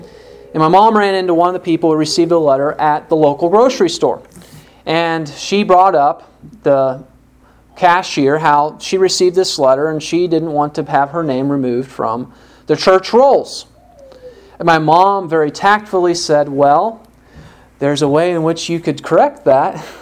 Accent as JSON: {"language": "English", "town": "Waverly", "region": "Illinois", "country": "United States", "tie": "born or raised there", "said": "I grew up in Waverly, Illinois"}